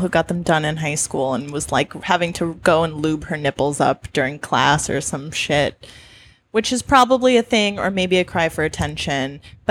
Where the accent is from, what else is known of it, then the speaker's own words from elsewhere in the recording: Wisconsin, United States; I'm from Wisconsin.